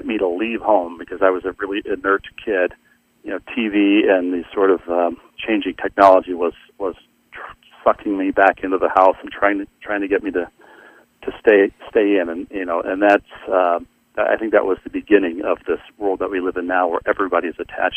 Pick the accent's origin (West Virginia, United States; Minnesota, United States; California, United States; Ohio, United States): Minnesota, United States; Bloomington; growing up in Bloomington, which I thought was the center of the universe because we had professional sports.